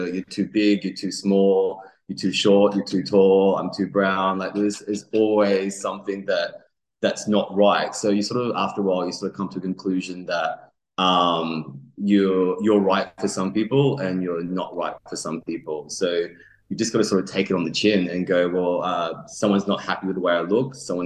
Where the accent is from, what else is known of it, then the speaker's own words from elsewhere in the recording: Mackay, Queensland, Australia; Also, originally, I'm from Mackay in North Queensland, so it's hot. It's really, really hot.